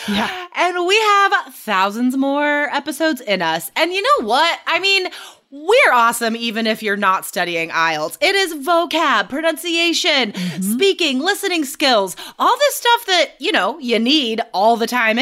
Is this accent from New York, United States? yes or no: no; Nevada, United States; Exactly, guys. I am from Nevada.